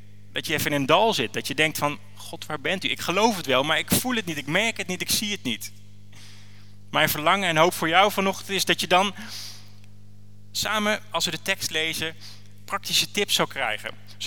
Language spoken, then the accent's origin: Dutch; Houten, Utrecht, Netherlands; Ik ben getrouwd, ik heb 3 kids, ik kom uit Houten, dus niet heel ver weg.